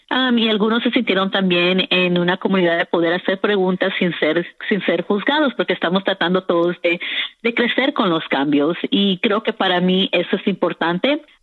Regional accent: El Salvador; now in Mount Rainier, United States; yo soy salvadoreña, nací en El Salvador. Yo nací en El Salvador, pero yo vivo en Mount Rainier, Maryland. Entonces, ese también es mi hogar. Entonces, yo soy de aquí, esta es mi ciudad.

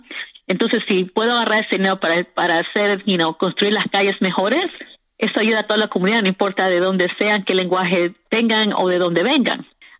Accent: El Salvador; now in Mount Rainier, United States; yo soy salvadoreña, nací en El Salvador. Yo nací en El Salvador, pero yo vivo en Mount Rainier, Maryland. Entonces, ese también es mi hogar. Entonces, yo soy de aquí, esta es mi ciudad.

